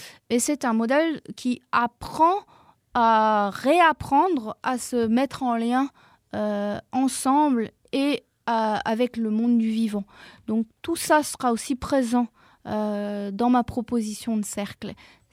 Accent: Belgium; Je me suis formée au profilage alimentaire en Belgique. Je suis belge à l'origine.

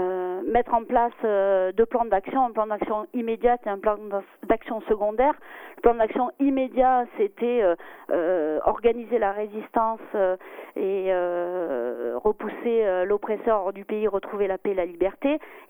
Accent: Marseille, Provence-Alpes-Côte d'Azur, France; Moi, je suis originaire de Marseille et je venais en vacances dans le Vercors. J'y viens depuis que je suis toute petite, j'avais un an.

